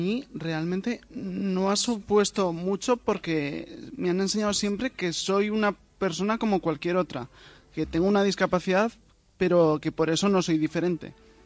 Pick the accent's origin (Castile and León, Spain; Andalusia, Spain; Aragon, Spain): Aragon, Spain; Zaragoza; si yo ahora mismo digo que tengo 30 años y soy de Zaragoza